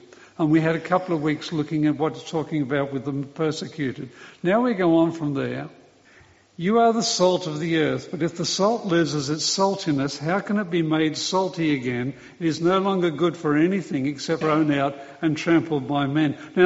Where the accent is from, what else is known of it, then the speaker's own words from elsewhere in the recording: London, United Kingdom; I grew up in London, in the inner suburbs of London, went to school there, and it was sort of on the borderline with Cockney territory.